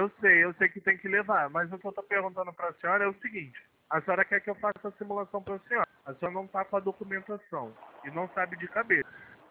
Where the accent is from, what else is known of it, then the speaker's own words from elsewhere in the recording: Rio de Janeiro, Brazil; eu sou aqui do Rio de Janeiro.